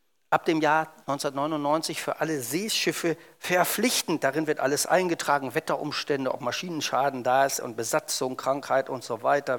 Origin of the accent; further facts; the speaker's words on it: Hamburg, Germany; Heimat für mich ist nicht ein kleines Dorf in Hessen, sondern eine etwas größere Stadt, eine knapp 2 Millionen Stadt, Hamburg. Da bin ich in der Freien und Hansestadt Hamburg geboren und aufgewachsen.